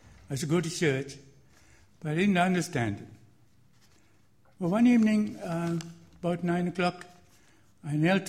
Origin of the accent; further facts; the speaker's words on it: Sri Lanka; I come from Ceylon, a predominantly Buddhist country, where about 70% are Buddhist, and of the balance 30%, 20%, half and half, are Muslims and Hindus.